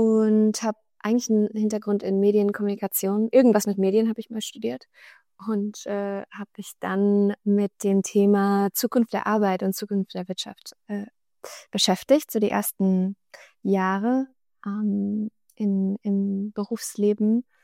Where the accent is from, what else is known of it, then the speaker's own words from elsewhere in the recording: Baden-Württemberg, Germany; born there; ich bin in Süddeutschland geboren, an der Grenze zur Schweiz und Frankreich, also so in dem südwestlichsten kleinen Eck da und habe chinesische Wurzeln. Ich hatte eine deutsch-jüdische Urgroßmutter, die dann nach China gegangen ist.